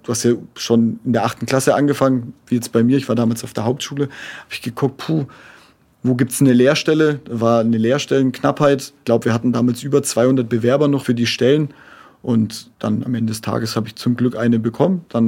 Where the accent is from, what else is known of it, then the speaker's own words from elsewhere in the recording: Erlangen, Bavaria, Germany; Ich komme ja aus Erlangen.